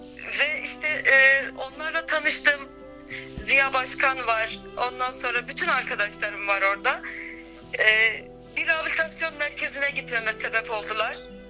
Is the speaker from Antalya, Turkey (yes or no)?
no; Ceyhan, Adana, Turkey; now in Osmaniye, Turkey; Adana Ceyhan'dan Osmaniye'ye taşındık. Yaklaşık 6 yıl oluyor biz buraya taşınalı.